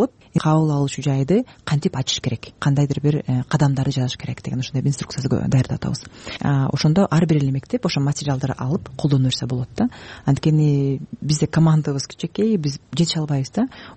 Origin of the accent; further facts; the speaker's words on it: Talas, Talas Region, Kyrgyzstan; Бишкекте жүрүп, анан Чүйрүктө жашап, бүгүн Таласка барам, өзүм Таластан болом.